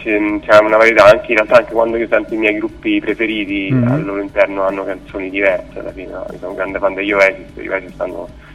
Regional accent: Rome, Lazio, Italy; un locale qui a Roma, io sono di Roma

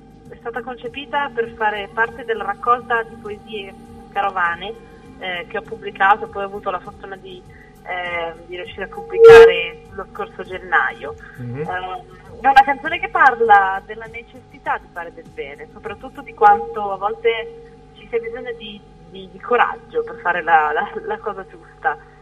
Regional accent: Bologna, Emilia-Romagna, Italy; Io sono di Bologna, l'ho girato qua nei dintorni, su in montagna, tra Firenze e Bologna.

